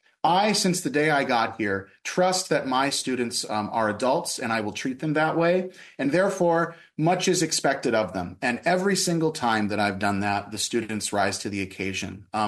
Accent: Montana, United States; now in Midwest, United States; and I grew up in the West. I'm from Montana, yet I've been a Midwestern transplant now for over a decade.

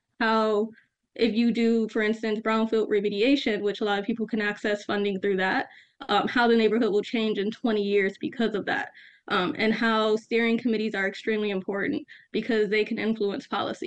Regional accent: Milwaukee, Wisconsin, United States; growing up in Milwaukee, I've always been interested in how can I not only influence the way that the city changes

